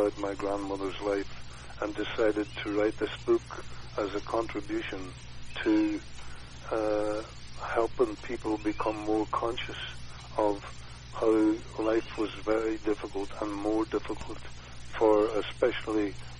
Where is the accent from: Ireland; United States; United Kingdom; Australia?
Ireland; I was brought up in Ireland, in rural Ireland, in a small family farm